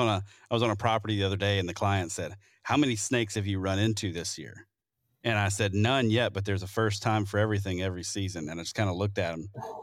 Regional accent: the South, United States; dude, growing up in the South, that we just called those like zoos and stuff.

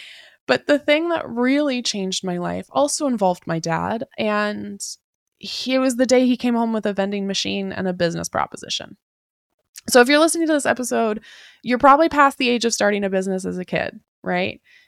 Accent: Tacoma, Washington, United States; Now, I grew up in Tacoma, Washington.

